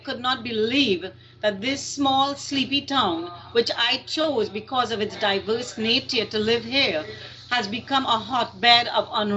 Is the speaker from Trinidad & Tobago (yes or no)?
yes; Trinidad & Tobago; now in United States; I come from Trinidad and Tobago. This is the most southern of the Caribbean islands.